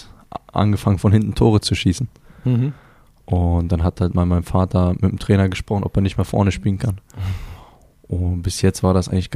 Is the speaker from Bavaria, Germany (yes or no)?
yes; Munich, Bavaria, Germany; wir sind alle drei hier in München geboren. Ich kenne München in- und auswendig seit klein auf.